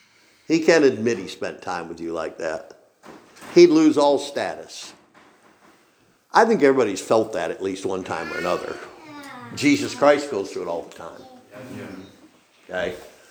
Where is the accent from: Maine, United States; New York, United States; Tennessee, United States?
Maine, United States; Machias; Again, I grew up on Route 16 in Machias.